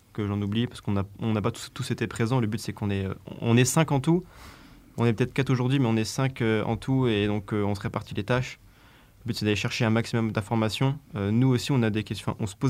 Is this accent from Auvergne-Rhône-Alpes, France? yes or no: no; Lille, Hauts-de-France, France; nous on vient de Lille, donc c'est aussi un regard extérieur.